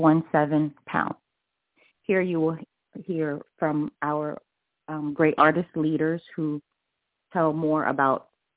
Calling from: Miami, Florida, United States; today I'm calling from Miami, Florida

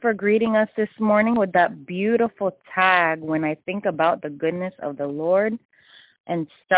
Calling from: Snellville, Georgia, United States; I'm calling from Snellville, Georgia.

